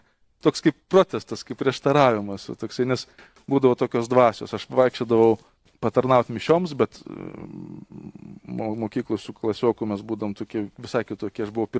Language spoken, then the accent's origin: Lithuanian; Šiluva, Kaunas County, Lithuania; Bet mes su broliu augom Šiluvoj, jeigu esat buvę Šiluvoj, tai ten dabar yra prieš baziliką tokia didelė aikštė.